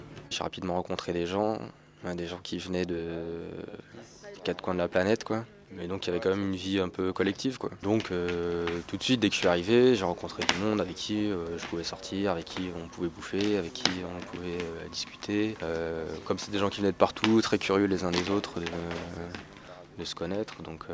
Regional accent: Saint-Brieuc, Brittany, France; Je viens de Bretagne. Je viens de Saint-Brieuc. J'y suis pas né, mais presque. J'y suis arrivé à 2 ans, et jusqu'à mes 18 ans. C'est une ville de province sans réel intérêt pour celui qui y débarque, si ce n'est la proximité avec la mer.

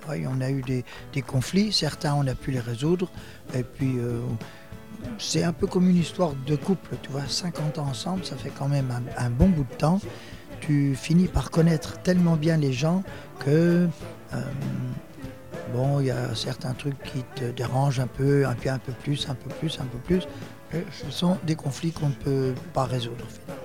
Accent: Cherbourg, Normandy, France; au patronage laïque de ma ville où j'ai grandi, là, à Cherbourg.

